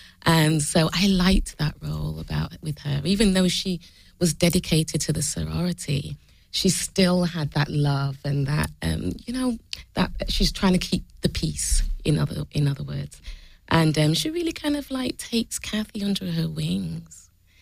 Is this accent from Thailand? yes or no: no; England, United Kingdom; now in United States; So when I came to America, I'm from England, by the way.